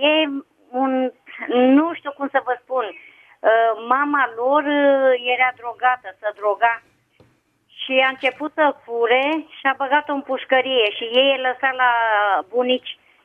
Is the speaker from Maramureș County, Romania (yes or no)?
no; Bragadiru, Ilfov, Romania; Eu sunt de la Bragadirul, la Conțești.